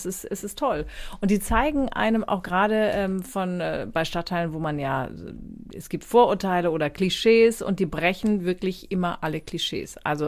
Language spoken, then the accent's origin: German; Schleswig-Holstein, Germany; born there; now in Hamburg, Germany; Ich bin ja gebürtige Schleswig-Holsteinerin.